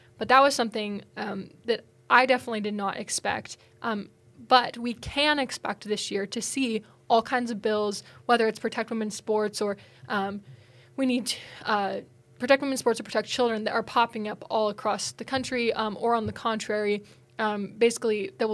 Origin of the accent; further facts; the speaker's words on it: Washington, United States; you know, in my home state of Washington, like sex change surgeries are very much like celebrated